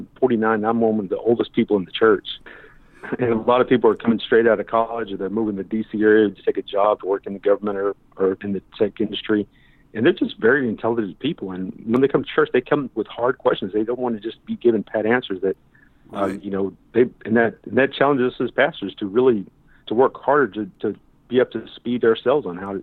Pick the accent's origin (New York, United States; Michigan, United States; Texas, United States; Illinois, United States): Texas, United States; So, I mean, it's when I was, when I grew up in Texas, Sunday was reserved for church.